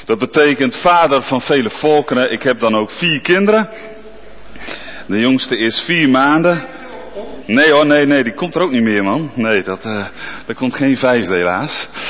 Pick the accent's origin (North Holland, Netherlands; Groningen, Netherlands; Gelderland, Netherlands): Groningen, Netherlands; Nieuw Pekela; Ja, ik kom uit Nieuw Pekela of All Places. Fantastisch dorp.